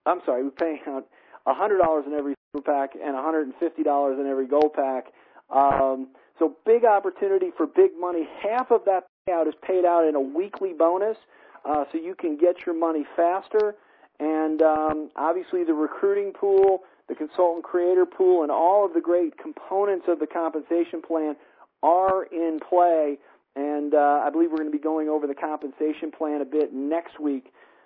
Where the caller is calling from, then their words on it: Colorado, United States; I'm calling in from Colorado tonight, and I'm in charge of sales and marketing for Purium.